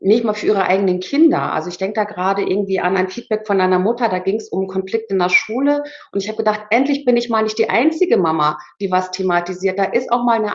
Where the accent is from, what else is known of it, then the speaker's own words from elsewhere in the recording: Germany; born there; ich war ja auch gar keine Ausländerin, ich bin ja in Deutschland geboren